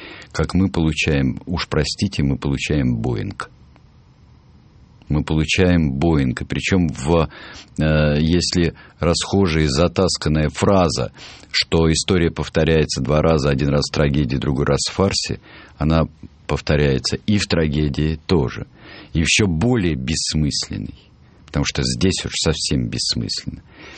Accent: Yuzhno-Sakhalinsk, Sakhalin Oblast, Russia; пролетает над Южно-Сахалинском. Это мой родной город.

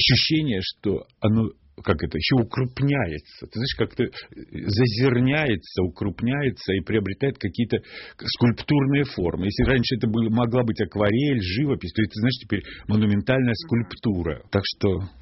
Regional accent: Tuapse, Krasnodar Krai, Russia; Нас роднит то, что я из Туапсе, он из Ростова.

